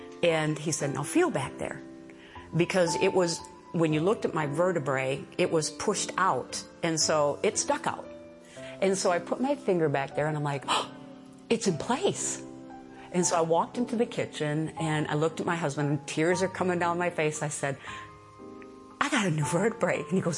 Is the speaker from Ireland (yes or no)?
no; Elk River, Minnesota, United States; I'm from Living Word Christian Center is our home church, and we're from Elk River, Minnesota.